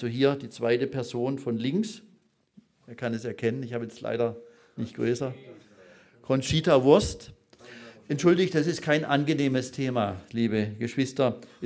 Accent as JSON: {"language": "German", "town": "Pforzheim", "region": "Baden-Württemberg", "country": "Germany", "tie": "born or raised there", "said": "der in Pforzheim tätig ist, meiner Heimatstadt"}